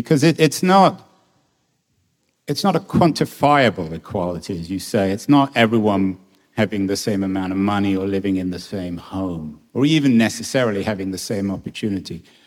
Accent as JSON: {"language": "English", "region": "England", "country": "United Kingdom", "moved": "yes", "lives_now": "United States", "said": "when I first came to America, I came originally from England."}